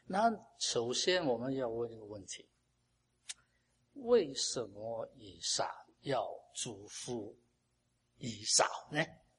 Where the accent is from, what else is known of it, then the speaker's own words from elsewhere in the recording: China; 我们中国人有时候，特别人家不听我们的话的时候呢，不大高兴